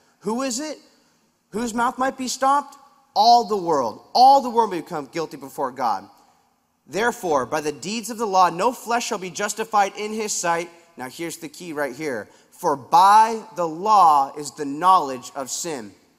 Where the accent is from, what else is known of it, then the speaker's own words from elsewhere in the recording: Huntington Beach, California, United States; I'm from Huntington Beach, and that's Ray's stomping grounds.